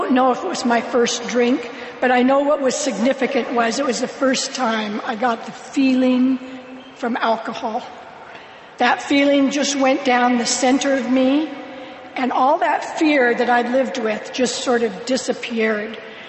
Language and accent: English; Oakland, California, United States; So I grew up in, I was born in Oakland, California.